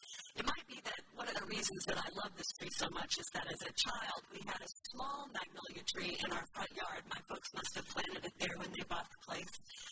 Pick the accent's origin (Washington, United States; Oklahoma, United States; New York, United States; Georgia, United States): Oklahoma, United States; Kiefer; my folks sold our place, my childhood home, and the 20 acres that I grew up on in Kiefer, Oklahoma. So they relocated to Texas.